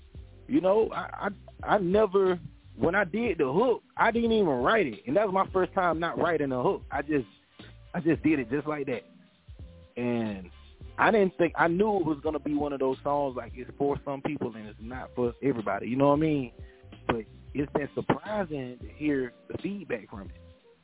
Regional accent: Pelham, Georgia, United States; one thing about my hometown, I'm from Pelham, Georgia, Southwest Georgia, 229. And one thing my city did for me, it made me fuck with me.

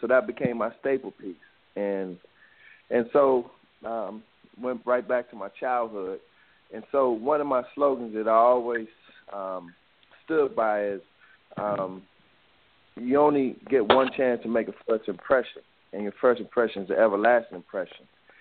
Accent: Washington, District of Columbia, United States; And growing up in Washington, D.C., style and fashion was synonymous.

